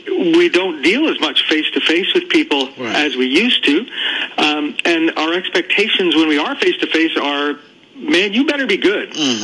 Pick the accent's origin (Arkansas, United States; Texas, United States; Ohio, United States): Texas, United States; Houston; also born or lived in New York; I grew up in Houston and in New York, and I can tell you it's very different from Houston being here.